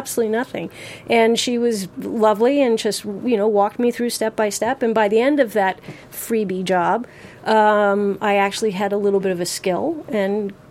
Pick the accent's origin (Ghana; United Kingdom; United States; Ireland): United States; Los Angeles, California; Well, I grew up in Los Angeles.